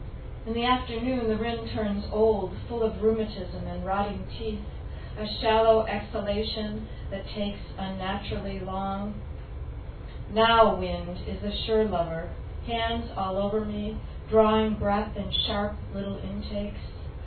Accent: Galway, Connacht, Ireland; it's about growing up in Galway and not really being of that place

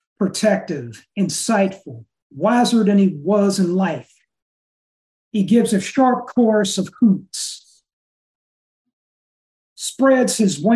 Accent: Oakland, California, United States; from Oakland, California, USA, traditional land of the Ohlone Nation

